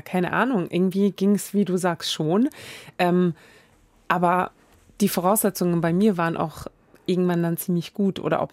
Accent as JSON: {"language": "German", "country": "Sweden", "tie": "born or raised there", "lives_now": "Germany", "said": "Denn ich bin ja in Schweden aufgewachsen und bin hier gelandet."}